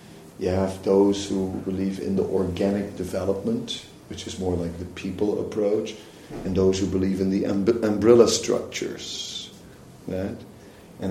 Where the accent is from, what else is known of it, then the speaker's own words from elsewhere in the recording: Netherlands; English is a second language; For example, well, I'm from the Netherlands, and therefore I'm individualistic, right?